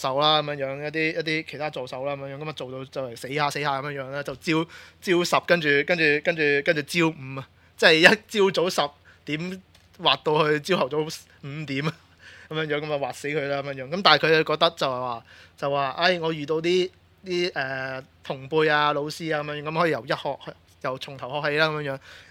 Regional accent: Hong Kong; 我都已经觉得我们香港人都真的相当之厉害的

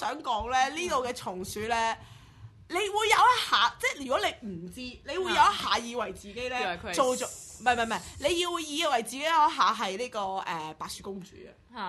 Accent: Hong Kong; 但係咧，你作為一個香港人咧，你係會驚嘅

